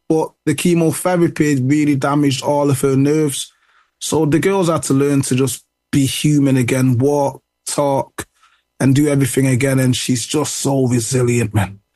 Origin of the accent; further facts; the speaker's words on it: United Kingdom; I'm a British man, so obviously I know who these people are.